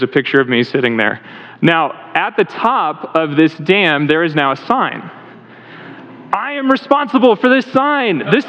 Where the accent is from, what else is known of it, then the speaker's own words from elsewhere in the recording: Texas, United States; Okay, I'm from Texas. The Path of Totality ran right through the state of Texas.